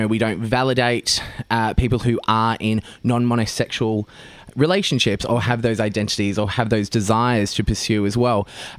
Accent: Shepparton, Victoria, Australia; I do believe I was 9 years old, growing up in Shepparton, Country Victoria.

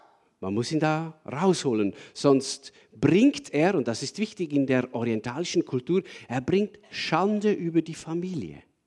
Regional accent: Switzerland; ich als Schweizer

